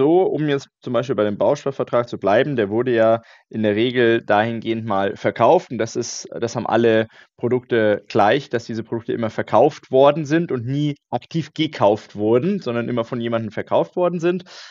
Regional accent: Ingolstadt, Bavaria, Germany; also born or lived in Regensburg / Saarbrücken / Munich; Also ich selber bin jetzt mittlerweile 30 Jahre alt. Ursprünglich komme ich aus Ingolstadt, wohne da immer noch, habe zwischendrin studiert, war in Regensburg und in Saarbrücken und in München unterwegs, habe da gearbeitet

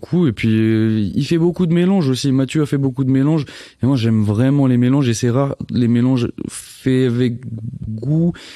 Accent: United States; Et moi, j'ai grandi aux États-Unis

